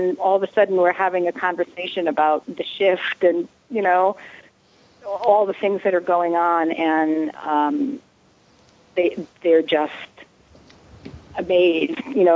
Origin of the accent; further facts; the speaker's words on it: New Jersey, United States; Yeah, because I grew up in New Jersey.